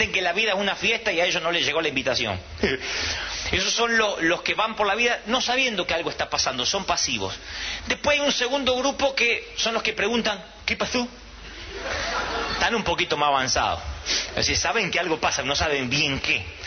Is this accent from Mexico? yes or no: no; Argentina; Pero ustedes son chilenos como yo argentino y nacimos en América Latina.